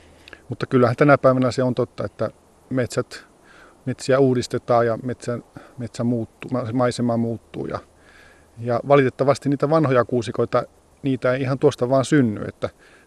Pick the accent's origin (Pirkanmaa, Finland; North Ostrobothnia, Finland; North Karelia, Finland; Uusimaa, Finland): North Ostrobothnia, Finland; Oulu; Oulu on mun kotikaupunki ja Pohjois-Pohjanmaa on Suomen soisinta seutua, että siinä mielessä asun hyvällä alueella.